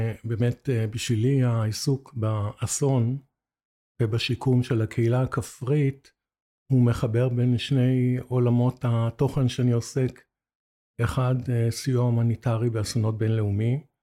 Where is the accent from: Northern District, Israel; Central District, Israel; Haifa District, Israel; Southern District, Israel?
Southern District, Israel; Lahav; אז אני איש קיבוץ. נולדתי בקיבוץ, ואחרי כמה שנים עברתי לעיר עם המשפחה